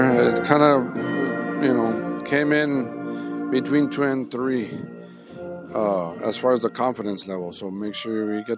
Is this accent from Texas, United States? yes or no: yes; Rio Grande City, Texas, United States; I am from Rio Grande City.